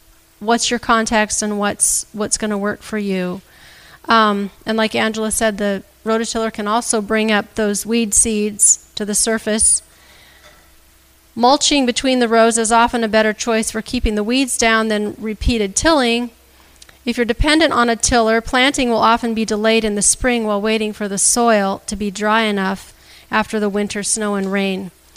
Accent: Colorado, United States; where I first learned to garden at my home growing up in Colorado, we were under the pine trees, and we had a lot of sand.

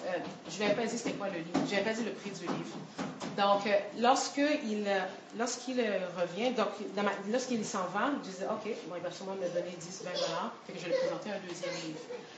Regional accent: Quebec, Canada

